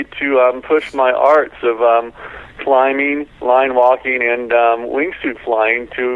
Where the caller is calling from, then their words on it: Yosemite, California, United States; Calling you from home, Yosemite, California.